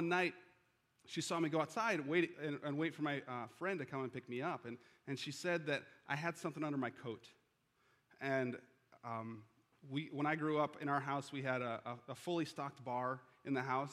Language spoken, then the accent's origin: English; Chicago, Illinois, United States; I grew up in Chicago. For those of you who don't know, I'm a Bears, Cubs, and Bulls fan